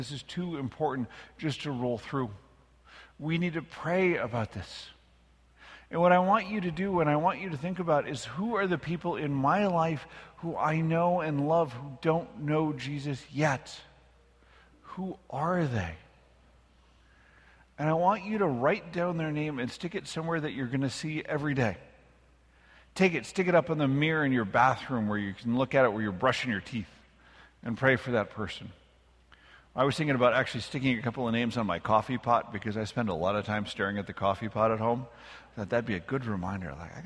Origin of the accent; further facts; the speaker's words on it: Minnesota, United States; Where I grew up in Minnesota, all those Germans were met by priests, and they spoke their language